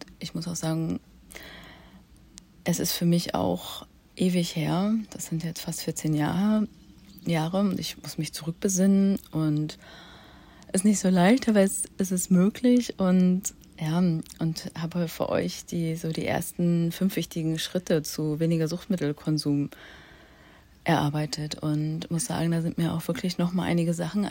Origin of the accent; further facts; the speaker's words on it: Northern Germany, Germany; now in Switzerland; Dieses Bootshaus ist in meiner Heimat in Norddeutschland. Ich wohne ja in der Schweiz